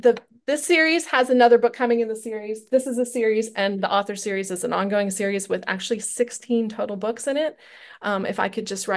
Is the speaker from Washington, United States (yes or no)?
no; San Antonio, Texas, United States; I live about an hour and a half east of Dallas. I'm from San Antonio originally, which is 5 hours south of me now